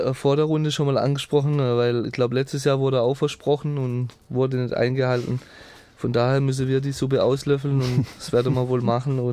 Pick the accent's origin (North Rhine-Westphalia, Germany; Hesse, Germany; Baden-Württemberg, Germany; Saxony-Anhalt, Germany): Baden-Württemberg, Germany; Pforzheim; ich komme halt aus Pforzheim und ja, das interessiert mich nicht.